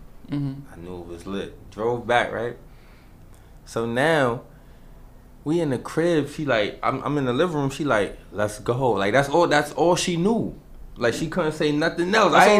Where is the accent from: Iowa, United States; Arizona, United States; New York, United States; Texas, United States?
New York, United States; I'm from New York.